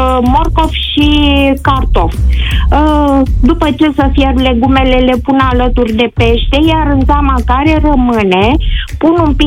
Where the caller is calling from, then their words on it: Buzău, Buzău County, Romania; sunt din Buzău.